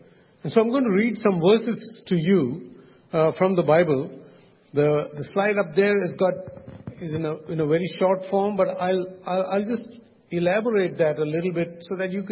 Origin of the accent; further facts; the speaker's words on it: India; moved away; But we know that, we come from India. We moved up to this country